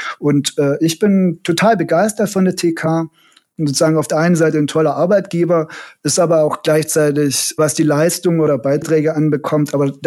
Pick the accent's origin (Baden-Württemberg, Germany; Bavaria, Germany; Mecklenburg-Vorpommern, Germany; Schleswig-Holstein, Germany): Baden-Württemberg, Germany; Ich weiß nicht, ob ihr das rausgehört habt, ja, aber ich bin doch Schwabe.